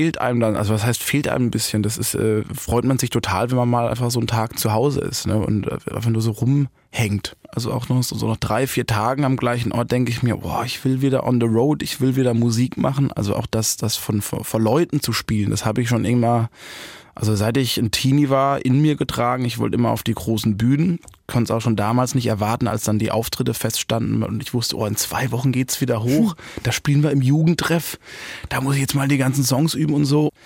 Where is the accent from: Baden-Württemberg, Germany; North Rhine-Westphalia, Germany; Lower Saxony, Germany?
Baden-Württemberg, Germany; Busenbach; Wir haben eine ganz tolle Eishalle da in meinem Heimatdorf, Busenbach.